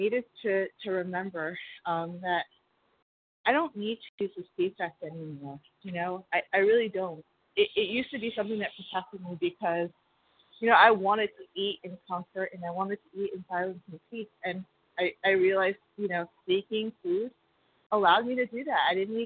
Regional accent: Florida, United States

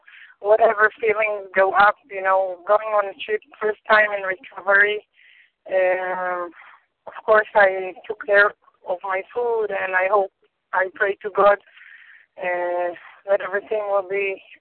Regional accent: Israel; I'm coming from Israel

